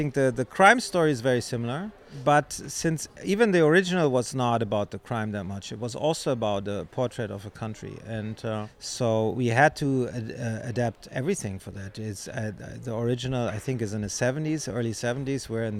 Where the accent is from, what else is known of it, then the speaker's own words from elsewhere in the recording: West Germany, Germany; because I'm from Western Germany